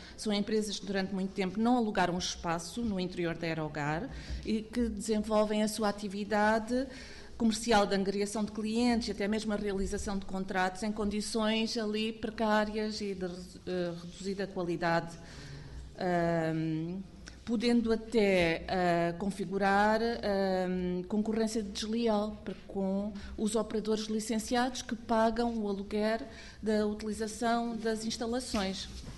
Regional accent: Faro, Portugal; sou de Faro e conheço a realidade e passo ali pela zona do aeroporto, pela freguesia de Montenegro.

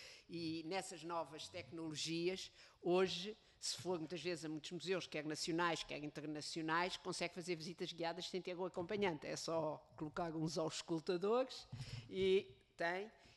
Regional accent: Lisbon, Portugal; eu também sou lisboeta, alfacinha, mas também não vivo há 30 e tal anos em Lisboa.

